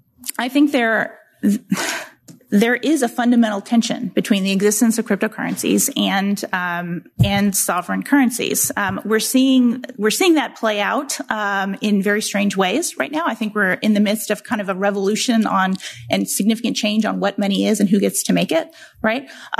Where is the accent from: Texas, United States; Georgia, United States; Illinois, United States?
Texas, United States; So many are coming to the U.S., many to my home state of Texas.